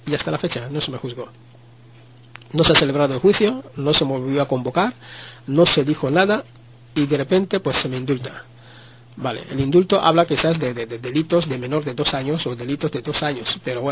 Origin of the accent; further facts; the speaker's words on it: Spain; Sí, me dicen que soy español. O sea, que procedo de España, he vivido en España y que, por lo tanto, la familia lo tengo aquí. O sea, España es mi patria, es mi país.